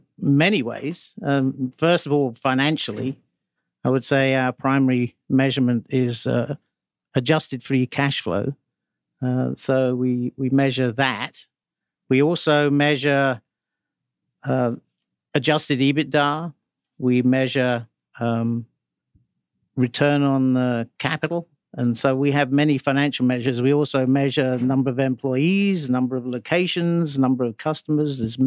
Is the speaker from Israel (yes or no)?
no; England, United Kingdom; now in United States; I'm originally from England.